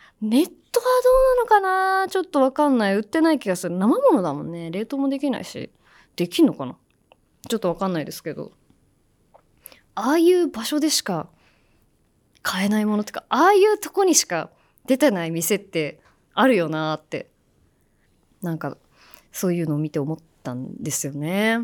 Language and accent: Japanese; Fukuoka, Japan; 私の地元の福岡の天神に西通りっていう通りがあるんですけど、